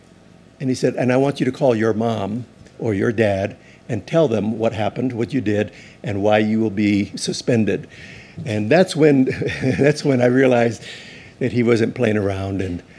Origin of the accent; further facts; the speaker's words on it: Hawaii, United States; one of the great joys of living in Hawaii is growing up in Hawaii is you can always, within 20 minutes, 15, 20 minutes of driving, you could be at the beach